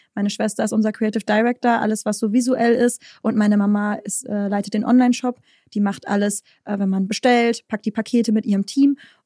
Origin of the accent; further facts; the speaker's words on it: North Rhine-Westphalia, Germany; und ich komme halt aus NRW